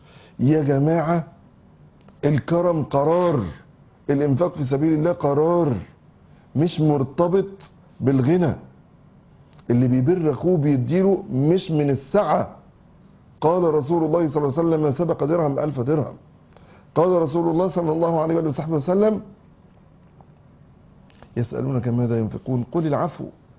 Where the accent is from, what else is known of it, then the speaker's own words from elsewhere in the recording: Egypt; إحنا عندنا في مصر مثل بنقوله